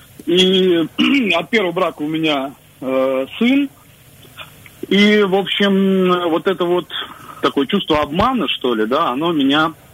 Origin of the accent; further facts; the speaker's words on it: Moscow, Russia; мне 32 года. Я из Москвы.